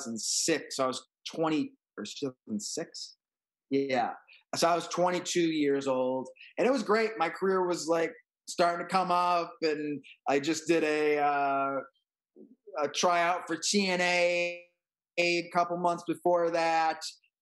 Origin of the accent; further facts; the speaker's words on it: Michigan, United States; I'm from Michigan.